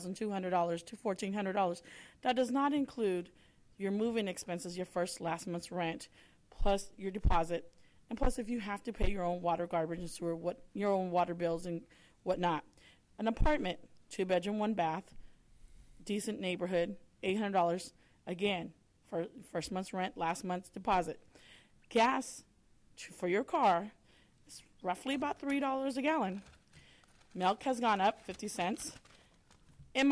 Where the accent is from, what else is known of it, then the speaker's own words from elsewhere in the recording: Merced, California, United States; I am from Merced, but I'm here to support my union brothers and sisters.